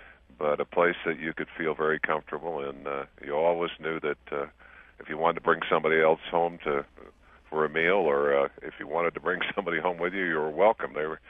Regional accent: Logan, Utah, United States; I grew up in Logan, Utah, a small town in the northern part of the state. And I'm one of 9 children.

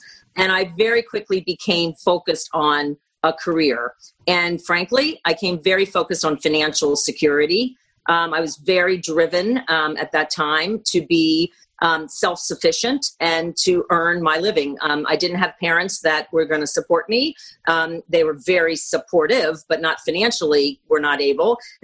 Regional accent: Lancaster, Pennsylvania, United States; I was raised in Lancaster, PA, in a kind of a small town, a very conservative town

